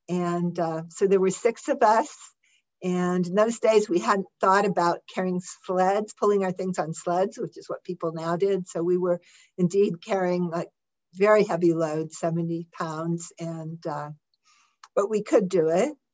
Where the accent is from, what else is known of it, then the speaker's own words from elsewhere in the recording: Midwest, United States; And I was from the Midwestern United States, had never done anything very physical in my life